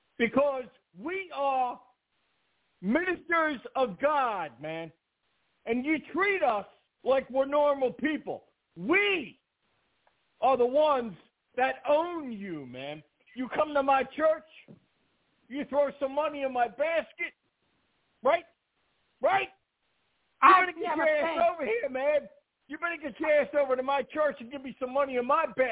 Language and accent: English; Bronx, New York, United States; I'm from the Bronx, man, and I'm running out of time tonight